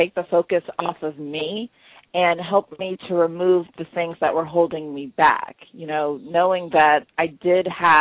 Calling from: Laurel, Maryland, United States; I'm calling in from Laurel, Maryland.

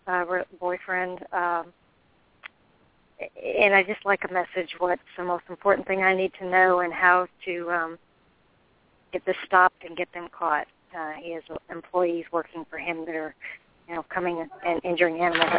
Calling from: Florida, United States; I'm from Florida.

